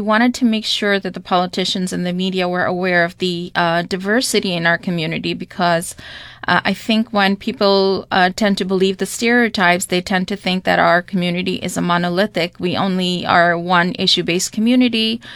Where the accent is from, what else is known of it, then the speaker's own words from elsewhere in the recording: United States; We want to make sure we're building our collective power as American Muslims.